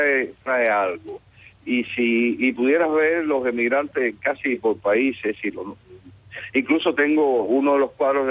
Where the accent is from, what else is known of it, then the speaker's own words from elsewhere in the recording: Cuba; born there; gente norteamericana, como mi abuelo y toda la familia paterna, que emigraron de Estados Unidos hacia Cuba. Yo nací en Cuba porque ellos emigraron buscando un país mejor. A principios del siglo, en 1918, emigraron para Cuba.